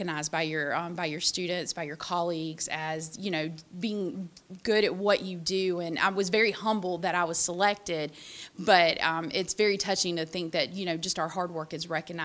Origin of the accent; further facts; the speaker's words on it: South Carolina, United States; moved away as an adult; now in Tennessee, United States; I relocated to Tennessee from South Carolina.